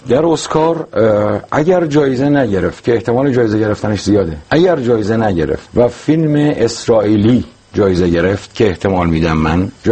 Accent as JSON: {"language": "Persian", "country": "Iran", "said": "من به عنوان یه ایرانی"}